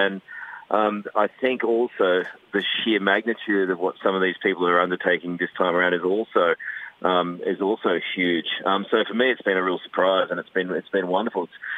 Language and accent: English; Queensland, Australia; I'm from Queensland.